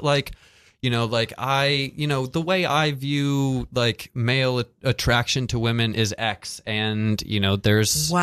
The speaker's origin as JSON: {"language": "English", "region": "California", "country": "United States", "tie": "born or raised there", "said": "Southern California."}